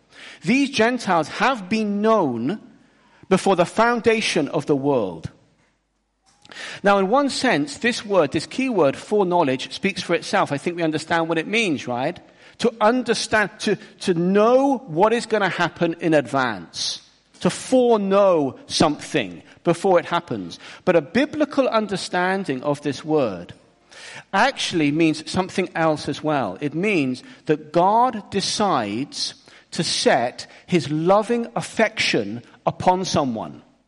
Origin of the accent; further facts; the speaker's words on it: England, United Kingdom; moved away as an adult; now in Spain; I am from England, and I still very much support England in the World Cup. Now, I left home when I was 18, but I did not leave the country.